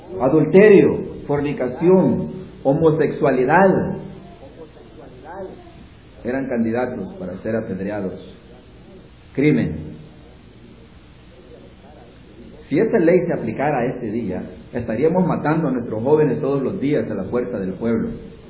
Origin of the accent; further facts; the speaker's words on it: El Salvador; Pero allá en mi pueblo, yo soy salvadoreño, y allá en el campo